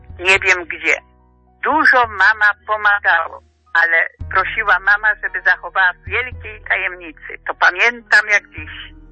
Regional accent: Olesno, Lesser Poland, Poland; W mojej rodzinnej wiosce to było Olesno, powiat Dąbrowa Tarnowska.

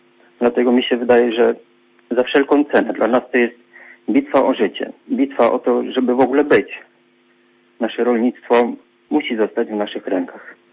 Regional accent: Gdańsk, Pomeranian Voivodeship, Poland; no przepraszam, ale jestem z miasta, z Gdańska

